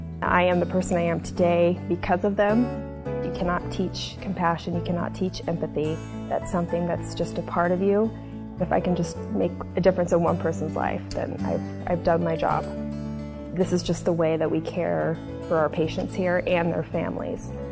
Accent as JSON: {"language": "English", "town": "Hastings", "region": "Nebraska", "country": "United States", "tie": "born or raised there", "said": "I was born and raised here in Hastings, Nebraska."}